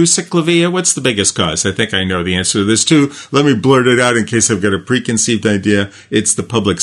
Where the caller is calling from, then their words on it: California, United States; Now, I'm calling you from Orange County today.